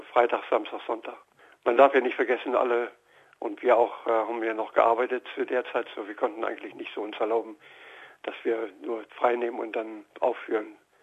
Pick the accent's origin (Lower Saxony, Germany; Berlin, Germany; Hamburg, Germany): Lower Saxony, Germany; Bad Harzburg; also born or lived in Danzig, Poland; Und wir sind dann geflüchtet nach Bad Harzburg, sind wir gelandet. Und dort bin ich aufgewachsen im Harz. Und dann, ja, und dann bin ich 65 ausgewandert mit meiner eigenen Familie nach Australien. Erst nach Adelaide für 2 Jahre und dann nach Brisbane.